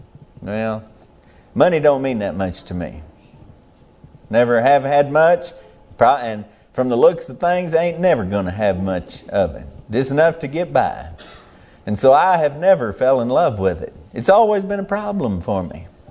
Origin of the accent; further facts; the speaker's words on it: United States; Now, I am an American, and this is my country, and these are my people, and I owe them some things just because of that fact. I live here.